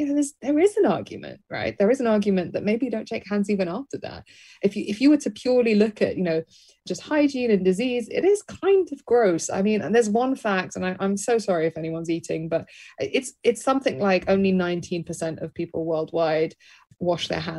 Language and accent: English; Birmingham, West Midlands, United Kingdom; because, you know, I was raised in Birmingham, England.